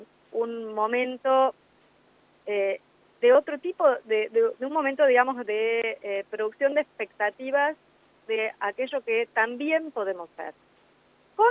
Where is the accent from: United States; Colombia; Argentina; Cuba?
Argentina; de lo que somos también los argentinos